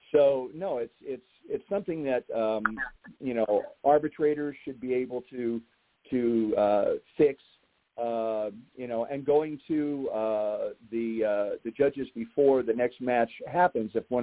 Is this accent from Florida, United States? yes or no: no; Long Beach, California, United States; at the WUKO World Karate Championships that were held in Long Beach, California, my hometown.